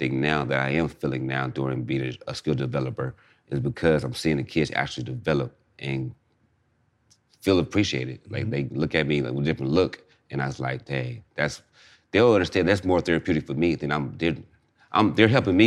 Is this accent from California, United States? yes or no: yes; Inglewood, California, United States; Only Darby and Rogers because I'm from Inglewood.